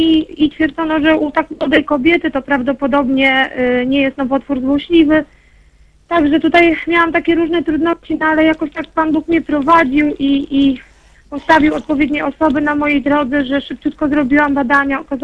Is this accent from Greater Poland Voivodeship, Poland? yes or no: no; Łożynek, Kuyavian-Pomeranian Voivodeship, Poland; Tak, ja jestem z Łożynka, niedaleko od Torunia.